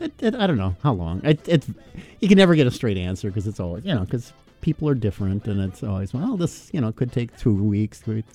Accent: Owatonna, Minnesota, United States; I hadn't been home in back to my hometown in ages.

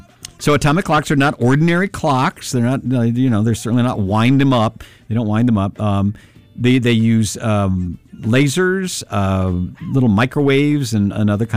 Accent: Kentucky, United States; That one place we lived, that was a shack we lived in, and of all the places we lived in when I was growing up in Kentucky.

